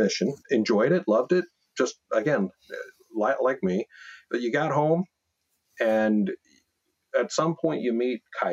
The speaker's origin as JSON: {"language": "English", "town": "Bountiful", "region": "Utah", "country": "United States", "tie": "born or raised there", "said": "Oh, I was raised in Bountiful. I grew up about, I don't know, less than a mile from the temple."}